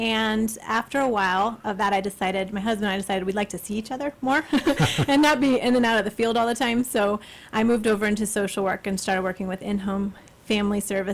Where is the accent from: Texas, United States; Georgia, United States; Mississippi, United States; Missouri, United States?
Georgia, United States; Atlanta; You know, I grew up in Atlanta. And for those that know Atlanta, Little Five Points, Candler Park.